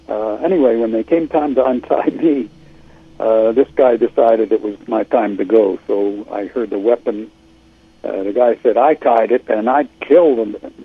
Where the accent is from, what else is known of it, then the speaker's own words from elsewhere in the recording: Baltimore, Maryland, United States; moved away as an adult; also born or lived in Ann Arbor / Philadelphia / Washington, D.C. / Edmonton; now in Tucson, United States; Lived in Baltimore until I was about 34 or so, and moved to Philadelphia, then back to Washington, D.C., and spent most of the last 20 to 30 years of my life in Edmonton, Alber